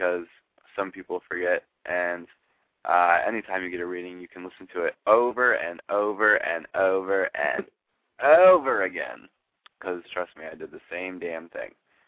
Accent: Ohio, United States; accent: Ohio; Can you hear our Ohio accents?

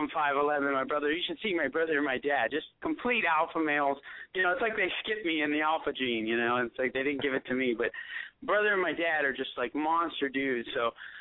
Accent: San Diego, California, United States; I'm from San Diego, California. I was born and raised in the most beautiful city in the world, you know, in my opinion, man. I was spoiled. I 5 minutes from the beach

